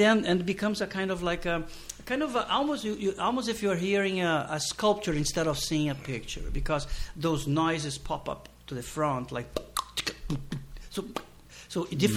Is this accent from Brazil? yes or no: yes; Rio de Janeiro, Brazil; I'm from Rio.